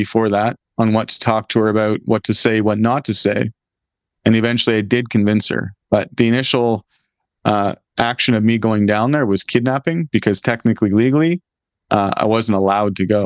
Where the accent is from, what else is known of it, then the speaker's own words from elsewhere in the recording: Canada; But I was working as a Canadian in the California desert in Gilman Hot Springs